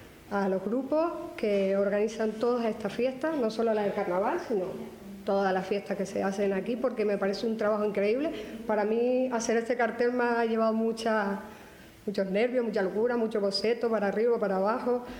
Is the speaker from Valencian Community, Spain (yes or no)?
no; La Orotava, Canary Islands, Spain; soy de aquí de La Orotava. Y bueno, no suelo decir que soy orotavense, me gusta más decir que soy villera de corazón, que es otra cosita.